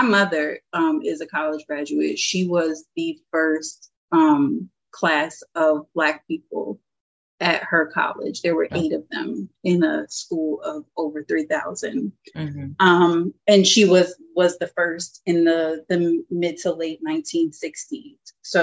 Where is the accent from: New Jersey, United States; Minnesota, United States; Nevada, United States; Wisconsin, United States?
New Jersey, United States; New Jersey, shout out to my home state, New Jersey.